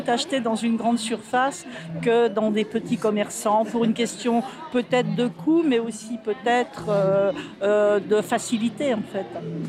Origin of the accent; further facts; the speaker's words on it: Le Pré-Saint-Gervais, Île-de-France, France; je fais partie du Conseil citoyen. Je suis née au Pré-Saint-Gervais, en fait. Je suis là depuis 1944